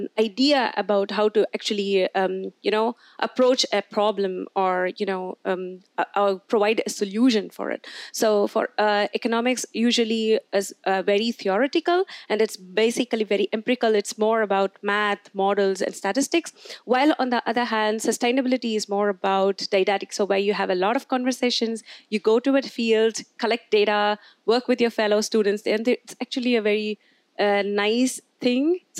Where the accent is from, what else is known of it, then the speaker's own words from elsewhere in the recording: India; now in Germany; and I'm from India. And I came to Germany actually in order to reunite with my long-term boyfriend.